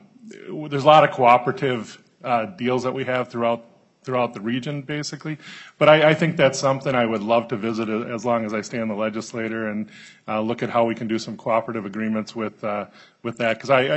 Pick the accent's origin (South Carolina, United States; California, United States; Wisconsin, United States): Wisconsin, United States; Hudson; I don't like Green Bay either, and I'm from Hudson.